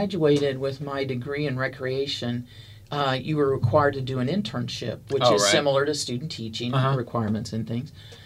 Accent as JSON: {"language": "English", "town": "Lexington", "region": "Missouri", "country": "United States", "tie": "born or raised there", "said": "No, I grew up in Lexington, Missouri, which is just 45 minutes north of here."}